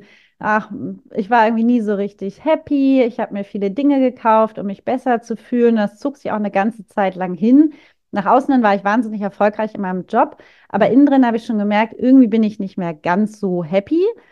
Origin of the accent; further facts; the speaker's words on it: Hamburg, Germany; moved away; Ich bin ursprünglich auch aus Hamburg.